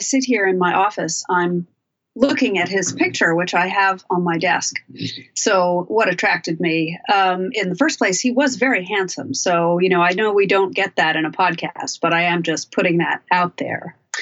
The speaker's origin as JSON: {"language": "English", "town": "New York City", "region": "New York", "country": "United States", "tie": "born or raised there", "said": "I grew up in New York City. I grew up, however, on the Upper West Side."}